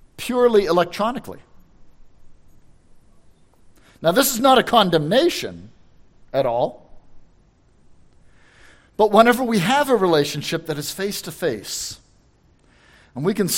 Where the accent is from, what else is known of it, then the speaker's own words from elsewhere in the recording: Pittsburgh, Pennsylvania, United States; North Dakota, okay, I'm from Pittsburgh, nice to meet you.